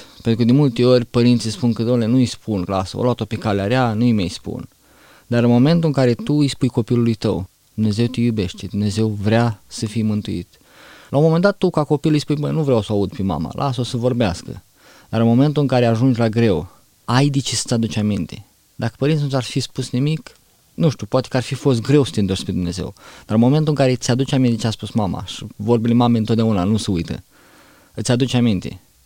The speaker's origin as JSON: {"language": "Romanian", "town": "Botoșani", "region": "Botoșani County", "country": "Romania", "tie": "born there", "also_born_or_lived": "Darabani", "lives_now": "Suceava, Romania", "said": "M-am născut într-o familie de adventiști de ziua șaptea, m-am născut la Botoșani, dar ca și loc unde locuim, stăm în Darabani. Bine, părinții stau în Darabani, eu sunt mutat de curând în Suceava."}